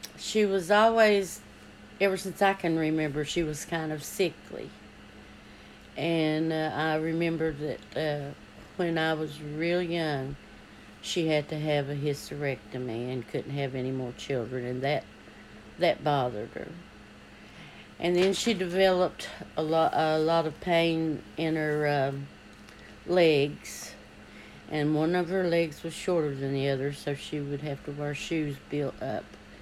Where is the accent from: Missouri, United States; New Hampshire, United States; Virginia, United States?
Virginia, United States; Hurley; also born or lived in Richlands; I grew up in two parts of the country. I was born in Tazewell County in Richlands, and was raised in Hurley from birth till sixth grade.